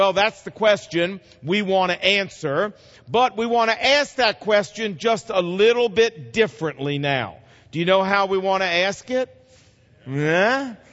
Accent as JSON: {"language": "English", "region": "Virginia", "country": "United States", "said": "I brought these three boys all the way from Virginia, sir, just so we could go over there and get batting practice balls."}